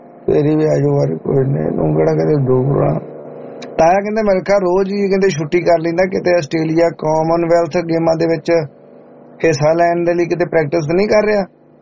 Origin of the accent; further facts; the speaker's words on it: Tibba, Punjab, India; ਤਾਇਆ ਮੇਰਾ ਪਿੰਡ ਟਿੱਬਾ ਸੁਲਤਾਨਪੁਰ ਕੋਲ, ਠੱਠਾ ਟਿੱਬਾ